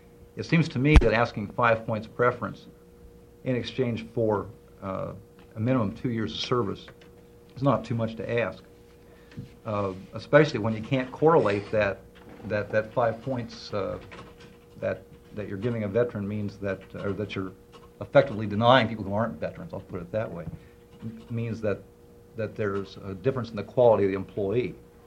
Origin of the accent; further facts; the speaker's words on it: Eugene, Oregon, United States; maybe it's because I come from Eugene